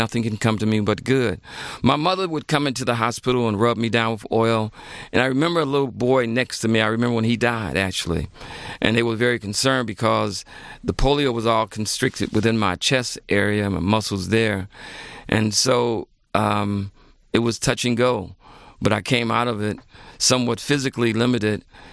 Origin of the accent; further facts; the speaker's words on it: Detroit, Michigan, United States; You know, I grew up in Detroit, Michigan